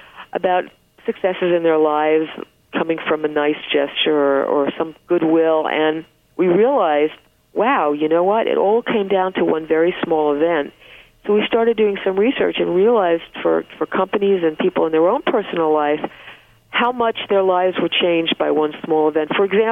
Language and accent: English; Bronx, New York, United States; I was born in the Bronx, middle class upbringing, mm-hmm. public school education all the way.